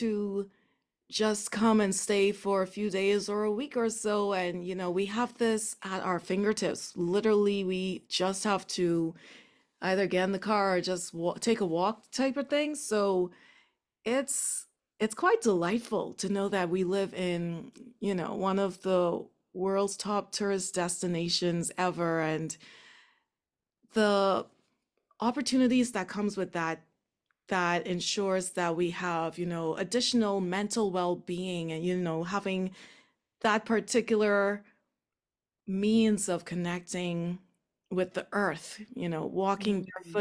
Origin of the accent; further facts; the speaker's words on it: Nassau, New Providence, Bahamas; also born or lived in Nova Scotia, Canada / Kingston, Jamaica; I've grew up here. I was born here in the Bahamas, Nassau, Bahamas, and I've lived here for most of my life. Only when I left to do university in Nova Scotia, Canada.